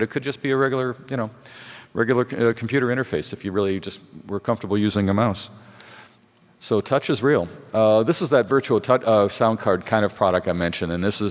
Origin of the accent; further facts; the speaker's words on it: Michigan, United States; he's actually from Michigan, my home state